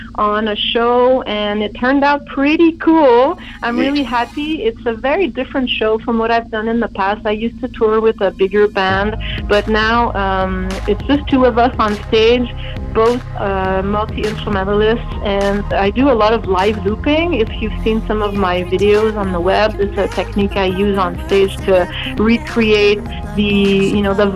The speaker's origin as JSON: {"language": "English", "region": "Quebec", "country": "Canada", "tie": "born there", "said": "I was born in Quebec but my family's not from here, it kind of puts me in a global, you know, kind of position where home is everywhere."}